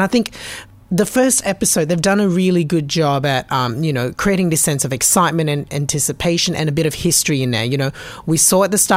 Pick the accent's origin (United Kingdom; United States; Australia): Australia; really kind of solidifies all these good feelings I have about living in Australia, growing up in Australia, in a multicultural community